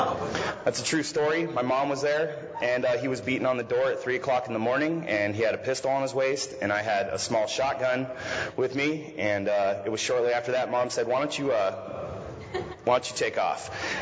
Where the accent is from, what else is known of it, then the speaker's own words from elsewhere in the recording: Las Vegas, Nevada, United States; I grew up in Las Vegas, you know.